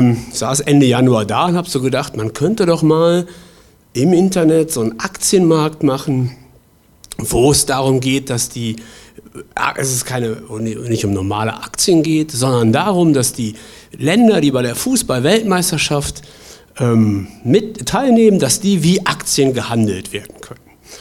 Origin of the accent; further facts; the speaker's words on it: Bonn, North Rhine-Westphalia, Germany; Ich bin in Bonn aufgewachsen, bin dann ins Ruhrgebiet gegangen zum Studium.